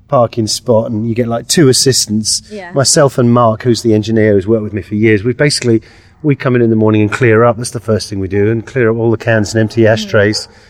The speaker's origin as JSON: {"language": "English", "region": "London", "country": "United Kingdom", "said": "I'm an old timer, pretty much. I try not to look like it, but I am. I'm from London."}